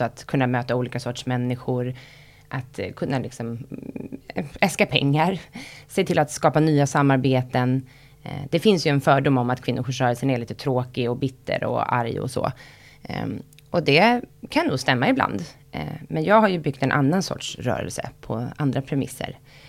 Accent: Älvsjö, Stockholm County, Sweden; born there; Jag är född i Älvsjö som är en förort till Stockholm och min mamma och pappa hade liksom bra och roliga jobb. Min pappa kommer från en väldigt fattig bakgrund.

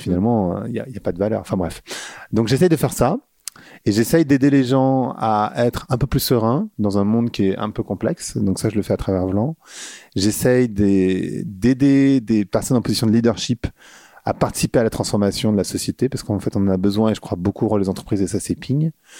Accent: Paris, Île-de-France, France; now in Lisbon, Portugal; Moi, je suis parisien, donc j'ai aucun problème à vivre dans la ville.

